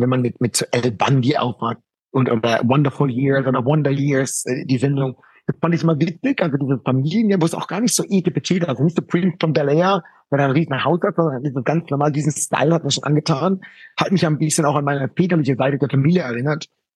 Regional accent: Wiesloch, Baden-Württemberg, Germany; bei uns im Kreis Heidelberg, beziehungsweise ich komme sogar aus Wiesloch-Walldorf, was man wahrscheinlich kennt

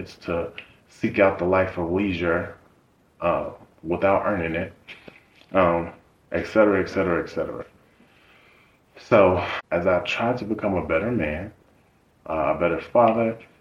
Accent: Indiana, United States; And he found a restaurant in Hobart, because I'm from Indiana, that had lamb chops

